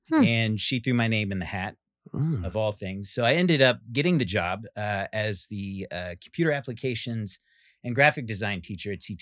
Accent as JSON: {"language": "English", "town": "Columbus", "region": "Ohio", "country": "United States", "tie": "born or raised there", "moved": "yes", "said": "I grew up in Ohio, born and raised in Ohio."}